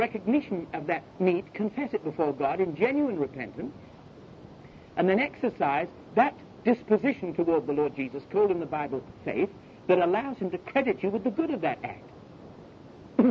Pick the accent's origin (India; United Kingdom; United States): United Kingdom; London; born there; I was a Christian simply because my face was white and I was born in London